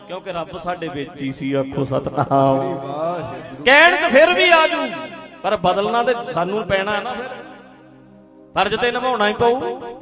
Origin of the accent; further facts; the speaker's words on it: Dhadrian, Punjab, India; ਉਹਦੇ ਟੀਚਰ ਆ ਸਾਡੇ ਪਿੰਡ ਰੱਤੋ ਕੇ ਨਾਲ ਹੀ ਆ, ਇੱਥੇ ਮੇਰੇ ਢੱਡਰੀਆਂ ਪਿੰਡ ਦੇ ਨਾਲ ਪਿੰਡ ਰੱਤੋ ਕੇ